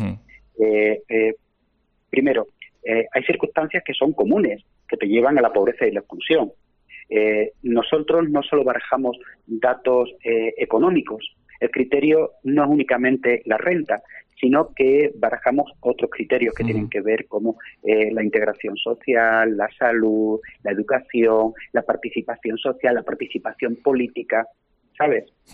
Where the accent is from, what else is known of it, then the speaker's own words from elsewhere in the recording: Extremadura, Spain; donde yo sé que muchos extremeños, yo soy extremeño